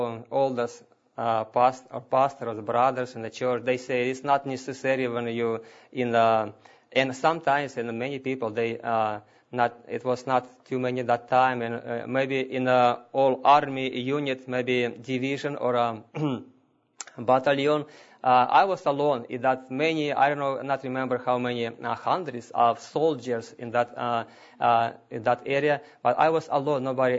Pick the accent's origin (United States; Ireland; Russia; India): Russia; We came from Russia, as you know already. And I see some Russian people here. Praise the Lord for that. And I want to tell you something about when I live in Russia.